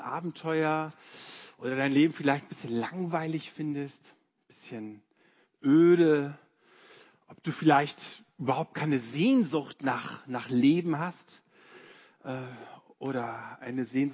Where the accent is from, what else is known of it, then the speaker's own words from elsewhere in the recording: Hamburg, Germany; Also ich komme aus Hamburg und bin da in einem Vorort aufgewachsen, es gehört noch zu Hamburg, den Namen Poppenbüttel. Gibt's wirklich und ich bin in Hummelsbüttel zur Schule gegangen.